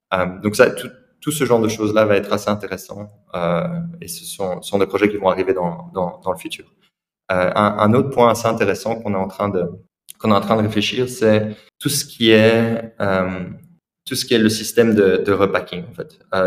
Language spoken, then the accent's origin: French; Belgium; Donc je suis belge à la base, mais il y a plein de Français.